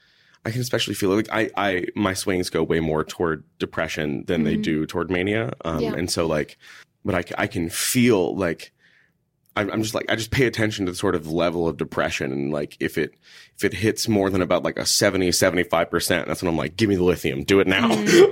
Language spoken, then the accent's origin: English; Houston, Texas, United States; now in Minneapolis, United States; Cause I grew up in Houston, Texas, man. We didn't have, it turns out we had art, but I didn't know at the time. I'm from the suburbs where nothing happens.